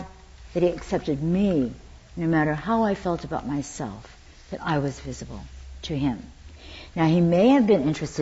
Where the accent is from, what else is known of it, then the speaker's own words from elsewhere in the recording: Stockton, California, United States; born there; I was born in Stockton, California, and a year later we were incarcerated in 10 different concentration camps throughout the United States as Japanese Americans.